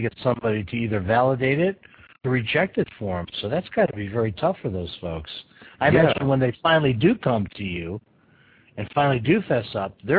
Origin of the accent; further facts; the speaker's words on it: Michigan, United States; I mean, I'm originally from Michigan